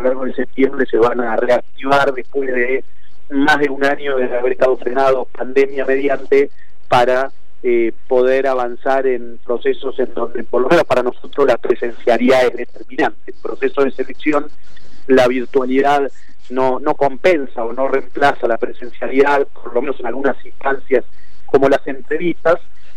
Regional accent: Buenos Aires, Argentina; y lo digo con mucho orgullo como porteño

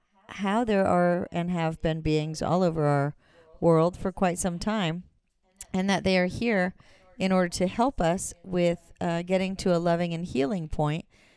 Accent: New Hampshire, United States; I was raised in New England. When I was young, I lived in New Hampshire

